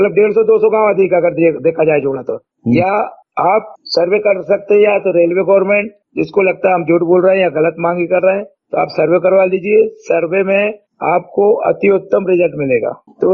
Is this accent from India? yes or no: yes; Seoni, Madhya Pradesh, India; सबसे पहले तो आपको बता दूं हमारा जिला पड़ता है सिवनी।